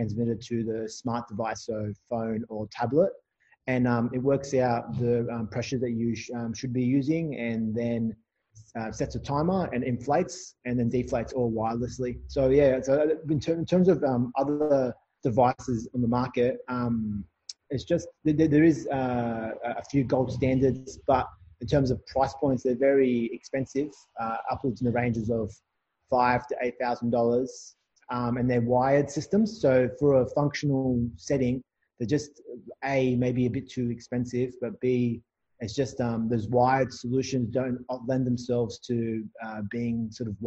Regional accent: Australia; I am an Australian physiotherapist.

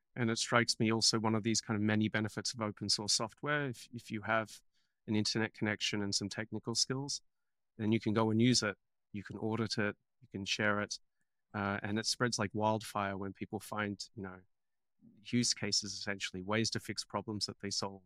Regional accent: Australia; I mean, I grew up in Australia and there was a big hacking community in Melbourne

